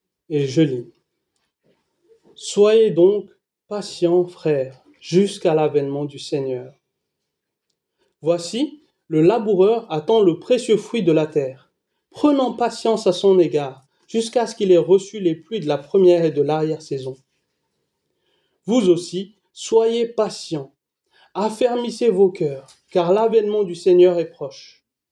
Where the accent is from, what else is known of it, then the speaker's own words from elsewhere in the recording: Lille, Hauts-de-France, France; Nous, on vient de Lille.